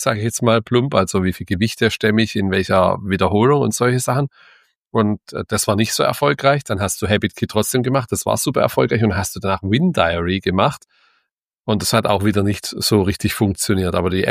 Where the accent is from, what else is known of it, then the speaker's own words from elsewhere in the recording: Baden-Württemberg, Germany; ich habe damals natürlich den Lifetime-Deal gemacht als Schwabe, fängt man ja an zu rechnen